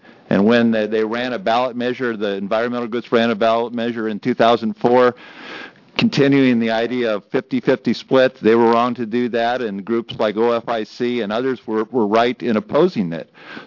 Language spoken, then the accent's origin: English; Seaside, Oregon, United States; I grew up in Seaside.